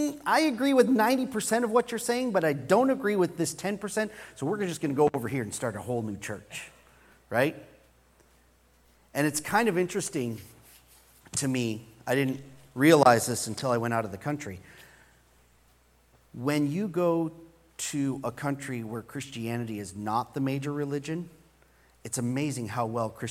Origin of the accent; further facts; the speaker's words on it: United States; I was, as an American, and you drink your homogenized and pasteurized milk